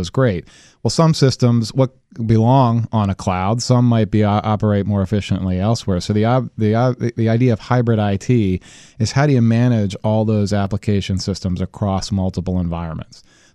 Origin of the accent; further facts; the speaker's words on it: Midwest, United States; moved away as an adult; now in Washington, United States; Indeed. I grew up in the Midwest and attended Purdue University. And then I came out here to D.C. for a job in 1988 when President Reagan was still in office.